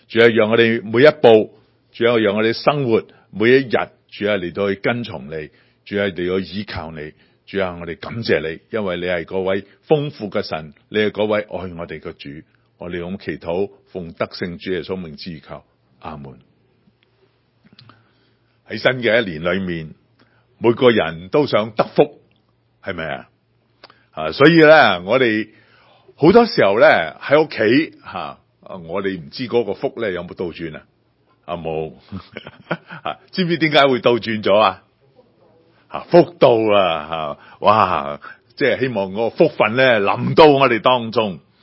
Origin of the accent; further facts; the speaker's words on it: Guangdong, China; 咁我哋广东人呢粤语我哋讲粤语嘅人呢同国语嘅人呢拜年都要小心喎